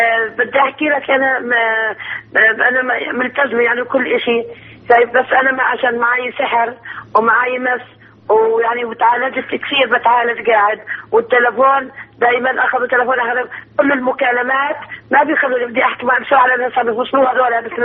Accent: Jordan; إحنا عندنا بالأردن

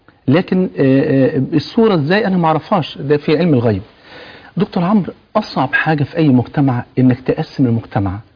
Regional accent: Egypt; انت مصري وانا مصري، انت مسلم وانا مسلم

